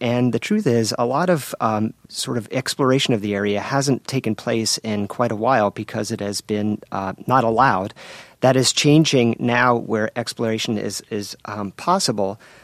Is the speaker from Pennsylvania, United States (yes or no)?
no; Connecticut, United States; about half the size of my home state of Connecticut.